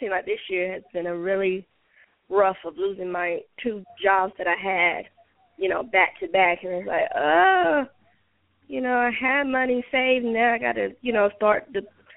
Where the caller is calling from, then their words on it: Georgia, United States; Hi, ladies. … calling from Georgia.